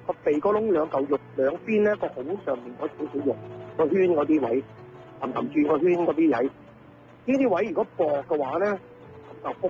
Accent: Guangdong, China; 我哋廣東人講嘅就係左手嚟右手去

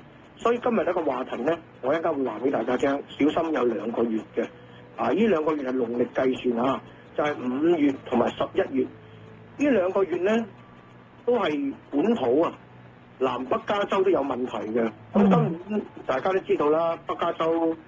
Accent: Vietnam; 咁又我諗不如翻越南啦，哎呀，反正我都係越南華僑，翻越南啦。

